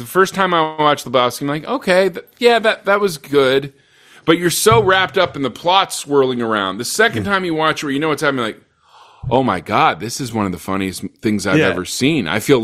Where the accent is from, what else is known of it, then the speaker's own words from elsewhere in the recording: Pacific Northwest, United States; because I'm from the Northwest, and like